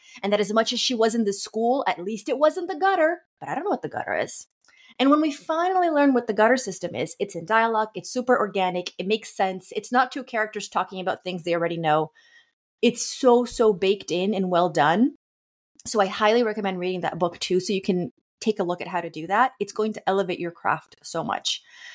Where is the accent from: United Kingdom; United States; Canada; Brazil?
Brazil; Rio de Janeiro; Like I grew up in Rio de Janeiro, Brazil.